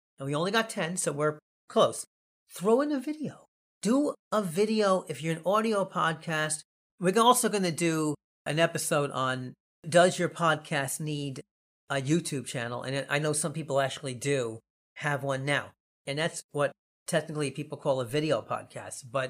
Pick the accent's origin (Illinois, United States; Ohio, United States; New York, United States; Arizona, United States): New York, United States; New York City; And I go, yo, I'm from Brooklyn.